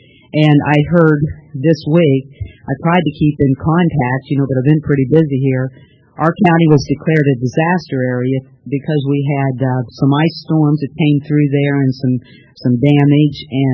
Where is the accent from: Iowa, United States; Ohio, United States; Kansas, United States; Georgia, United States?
Kansas, United States; Manhattan; I'm a producer from Manhattan, Kansas.